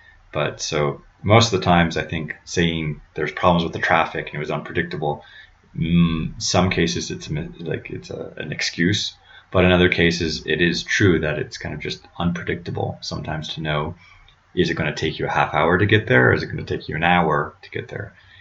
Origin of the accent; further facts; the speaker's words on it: United States; now in France; And as an American, I remember, well, if when I was working in the States